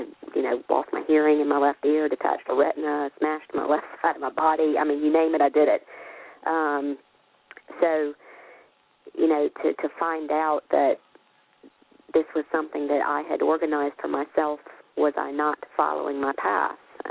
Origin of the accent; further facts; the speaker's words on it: Martinsville, Virginia, United States; I'm launching a book in my hometown of my father's quotes, and on the 4th of May in Martinsville, Virginia